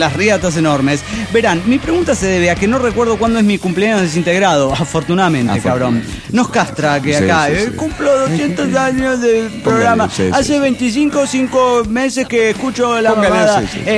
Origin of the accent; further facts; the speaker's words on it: Guatemala; Hola, ¿cómo están? … de Guate.